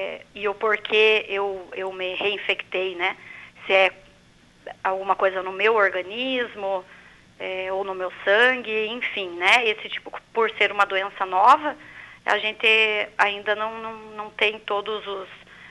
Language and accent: Portuguese; União da Vitória, Paraná, Brazil; Todos sabem que eu sou oriunda de União da Vitória, porém trabalho aqui com o deputado em Curitiba.